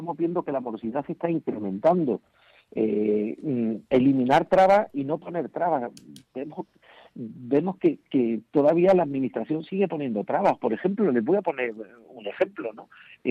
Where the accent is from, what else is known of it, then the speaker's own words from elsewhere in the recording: Andalusia, Spain; ustedes saben que yo soy andaluz